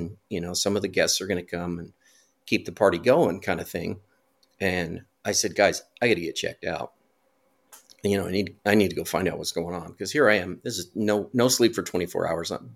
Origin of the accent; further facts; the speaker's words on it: California, United States; moved away as an adult; now in Tennessee, United States; So I was born and raised in California. We moved to Tennessee about 7 years ago, I think.